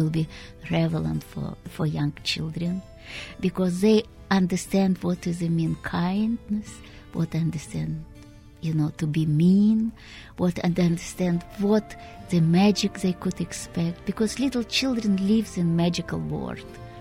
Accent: Russia; English is a second language; You know, because I'm from Russia and my occupation is theater director

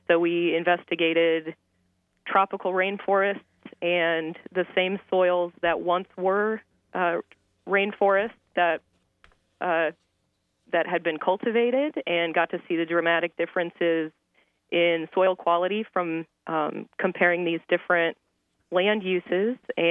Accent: Iowa, United States; now in Miami, United States; I'm born and raised in Iowa. And so I spent many years experiencing snow.

